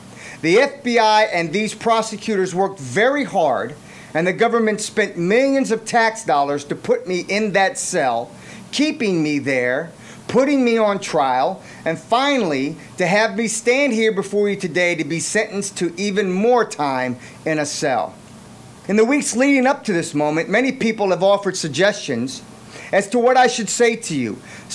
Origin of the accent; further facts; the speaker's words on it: United States; I wasn't born in a Muslim country, though. I was born and raised right here in America.